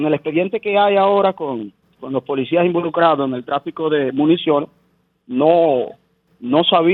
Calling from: San Francisco de Macorís, Duarte, Dominican Republic; de San Francisco de Macorís.

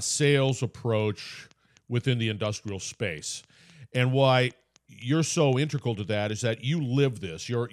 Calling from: Mandeville, Louisiana, United States; I'm calling from Mandeville, Louisiana, and the same thing exists here. So we're a bit small town people doing big things, I guess.

